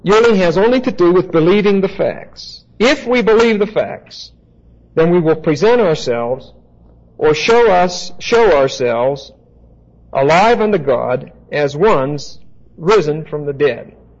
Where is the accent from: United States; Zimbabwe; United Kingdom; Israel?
United States; Pittsburgh, Pennsylvania; I'll never forget the first time. I'm from Pittsburgh. I had never seen a hailstorm like that.